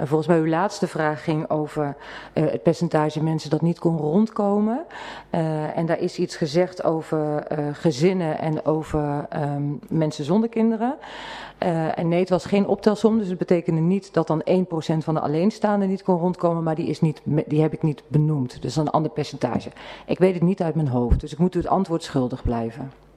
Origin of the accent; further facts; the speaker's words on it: Velp, Gelderland, Netherlands; Ik ben geboren en getogen in Velp-Zuid